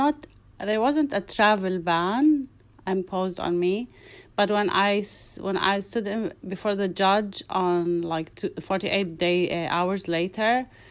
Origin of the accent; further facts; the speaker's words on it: Amman, Amman Governorate, Jordan; English is a second language; moved away as an adult; now in United States; I am Jordanian. I was born in Amman. I lived most of my life in Jordan, like studied in Jordan, and my family is in Jordan.